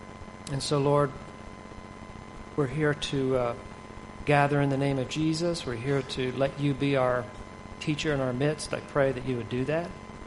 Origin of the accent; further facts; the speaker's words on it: Philadelphia, Pennsylvania, United States; I grew up in Philadelphia, PA.